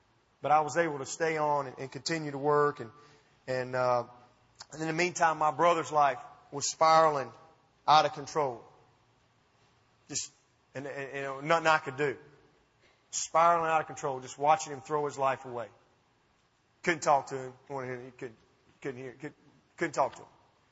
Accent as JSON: {"language": "English", "region": "Alabama", "country": "United States", "said": "And we're all from Alabama and all of our family was there. And now I'm fixing to load up and take my wife and three grandchildren. We've never even lived out of Alabama."}